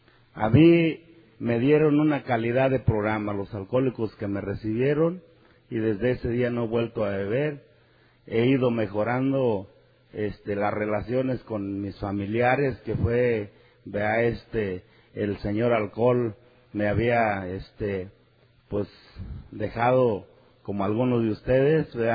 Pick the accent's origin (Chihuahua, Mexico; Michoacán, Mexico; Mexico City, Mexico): Michoacán, Mexico; San Francisco Uricho; born there; Yo nací en San Francisco Uricho, municipio de Rongarícuaro, del lago de Pátzcuaro, Michoacán.